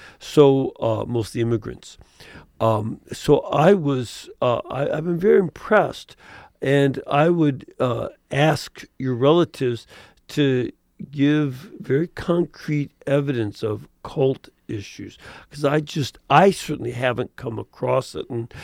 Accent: Chicago, Illinois, United States; now in Birmingham, United States; I've had contact with Opus Dei in various places, including my hometown Chicago and here in Birmingham.

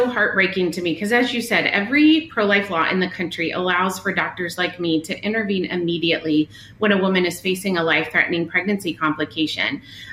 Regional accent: Indiana, United States; nearly killing a woman from my home state of Indiana

